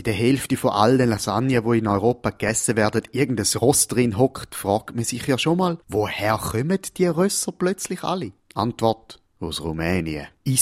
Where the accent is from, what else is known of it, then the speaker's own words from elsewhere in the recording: Switzerland; Was die diesjährige Ski-WM in Schladming angeht, gibt es für uns Schweizer eh nichts zu gewinnen